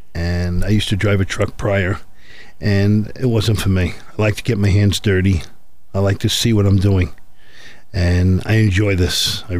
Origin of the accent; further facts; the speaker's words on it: New York, United States; now in Scranton, United States; I'm originally from New York, and I'm out here for the last 9 years in Scranton.